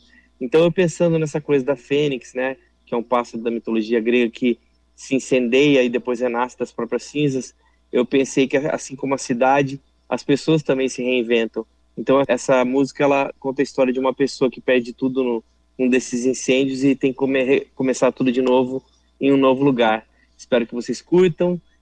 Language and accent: Portuguese; Londrina, Paraná, Brazil; moved away as an adult; also born or lived in Rio de Janeiro; now in United States; na minha terra natal. … eu saí de Londrina em 1998, fui para o Rio de Janeiro e desde 2014 moro nos Estados Unidos.